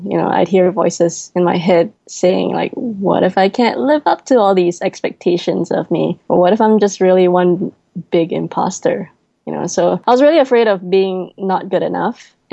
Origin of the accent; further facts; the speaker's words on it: Singapore; Growing up in Singapore, my parents were never the most expressive of people.